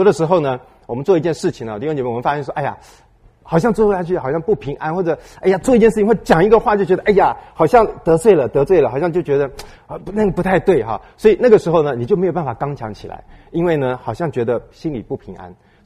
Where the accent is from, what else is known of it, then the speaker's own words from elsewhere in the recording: China; 我们中国人一想到说做大丈夫哈